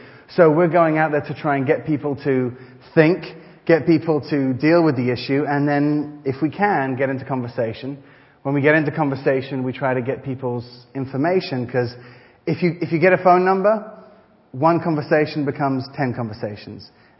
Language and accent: English; Brighton, South East England, United Kingdom; also born or lived in Israel / Paris, France; I'm a confused background, because you see, my dad's Scottish, and my mother's Moroccan. I was born in Israel, I was raised in Paris, and in the United Kingdom, in Brighton, actually.